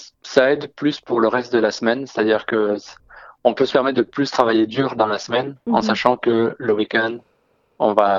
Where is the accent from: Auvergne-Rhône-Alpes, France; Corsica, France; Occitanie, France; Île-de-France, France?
Occitanie, France; Toulouse; c'est un groupe de Toulouse, ma ville natale.